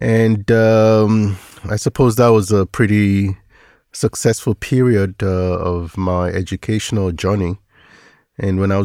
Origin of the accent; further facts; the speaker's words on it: Nigeria; now in United States; Yeah, in high school, I did high school in Nigeria.